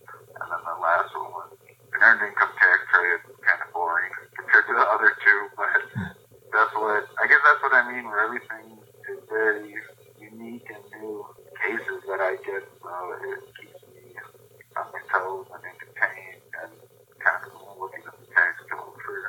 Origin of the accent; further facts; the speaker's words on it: Milwaukee, Wisconsin, United States; I already have relationships with from going to law school in Milwaukee and growing up in Milwaukee.